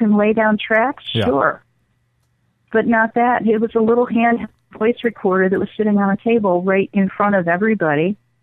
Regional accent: Victor, New York, United States; We got EVPs at the haunted Valentown Museum in my hometown of Victor. It's not too far from here.

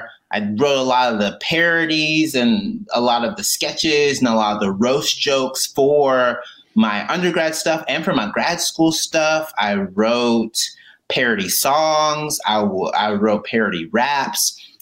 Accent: the South, United States; what's that mean as a Southerner, as a Black person, as a queer person?

